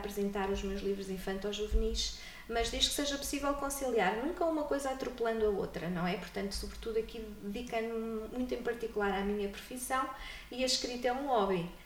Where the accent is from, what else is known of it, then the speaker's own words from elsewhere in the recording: Centro, Portugal; em Coimbra, e fiz o estágio na escola secundária Avoar Borteiro. Entretanto, mal terminei, voltei à Beira, voltei à minha terra-mãe, não é? E desde então, há 27 anos que dou aulas aqui no Conselho da Covilhã